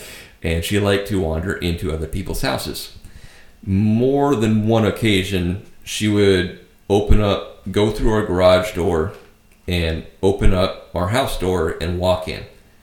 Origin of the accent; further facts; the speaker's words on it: Nebraska, United States; now in Wilmington, United States; Once again, I grew up in Nebraska where people breaking in, at least in my neighborhood, was not a big priority.